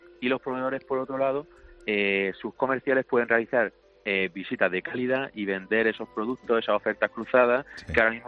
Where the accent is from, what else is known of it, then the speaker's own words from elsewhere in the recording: Granada, Andalusia, Spain; accent: Granada; now in Madrid, Spain; En Madrid. Somos de Granada, pero estamos en Madrid.